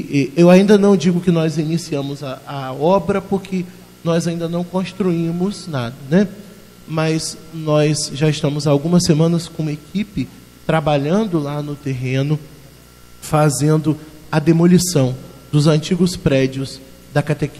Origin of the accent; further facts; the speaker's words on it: Campos dos Goytacazes, Rio de Janeiro, Brazil; Eu sou natural de Campos, né, uhum, da sede da nossa diocese.